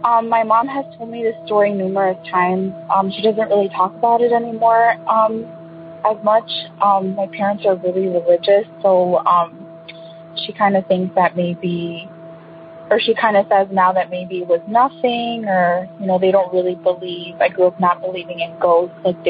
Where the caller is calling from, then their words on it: Chicago, Illinois, United States; I'm calling from Chicago, or like the Chicago area.